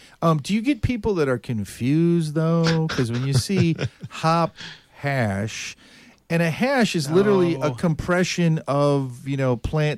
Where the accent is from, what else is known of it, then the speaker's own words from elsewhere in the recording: Midwest, United States; I'm from the Midwest. We eat corned beef hash.